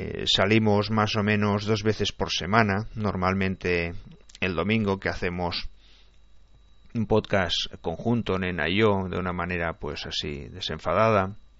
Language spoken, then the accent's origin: Spanish; Barcelona, Catalonia, Spain; born there; Yo nací en Barcelona, y en Barcelona hablamos un catalán estándar, muy asequible, y cuando hablamos castellano o español, pues se nos entiende bastante bien.